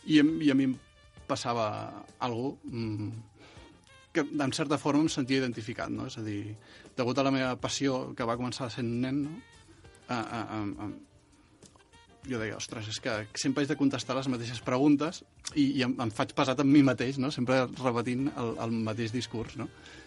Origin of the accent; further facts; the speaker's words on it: Torrelavit, Catalonia, Spain; Clar, jo sóc de Torrelavit, no? D'aquí el Penedès, no?